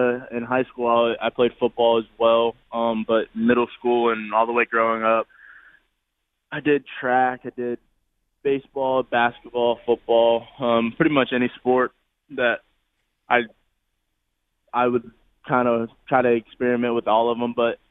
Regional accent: Jacksonville, Florida, United States; because I'm from Jacksonville area. That's my team.

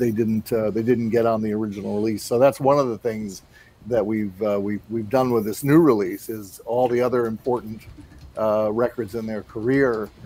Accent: East Coast, United States; I mean, I grew up on the East Coast.

